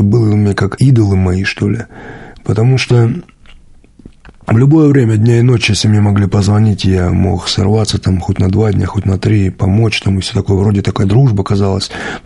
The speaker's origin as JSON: {"language": "Russian", "town": "Rylsk", "region": "Kursk Oblast", "country": "Russia", "tie": "born or raised there", "said": "Сам я родом с Курской области. Я родился в 1973 году в городе Рыльске. Такой старинный город."}